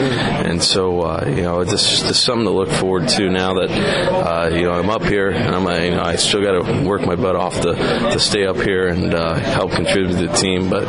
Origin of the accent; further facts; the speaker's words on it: Middletown, Ohio, United States; I was born in Middletown, Ohio, about 30 minutes away from Cincinnati. So I grew up watching the Reds